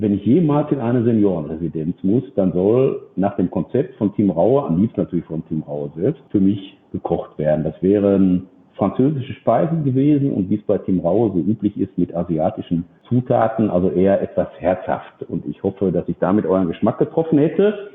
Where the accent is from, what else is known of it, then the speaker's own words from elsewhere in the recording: Dortmund, North Rhine-Westphalia, Germany; Und ich bin ein Dortmunder